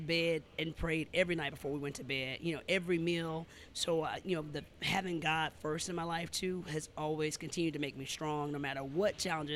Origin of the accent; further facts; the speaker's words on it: San Diego, California, United States; also born or lived in Alabama; And so we grew up there, spent like my first 10 years there before they divorced.